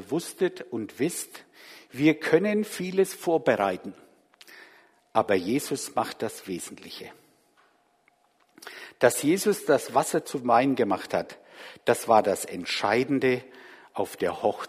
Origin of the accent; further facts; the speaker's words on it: Bavaria, Germany; ich komme aus Franken.